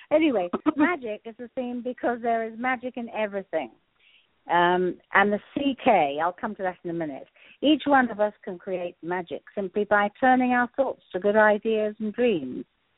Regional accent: England, United Kingdom; born there; moved away; also born or lived in Africa / America / Australia; Yeah, but I'm a bit of a fraud because I was born in England, lived in Africa and America, and then Australia.

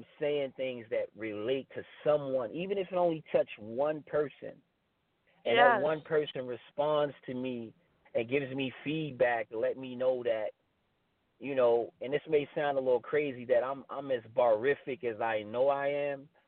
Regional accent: Baltimore, Maryland, United States; I'm not from Atlanta. You know what I'm saying? Originally, I'm from B-more. I'm from Baltimore. I'm from Murderland.

